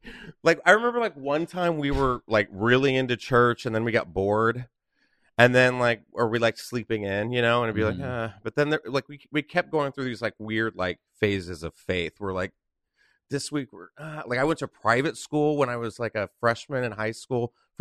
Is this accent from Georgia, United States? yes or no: no; San Antonio, Texas, United States; I was in San Antonio all the way. So I say I'm from San Antonio because I spent the most time there.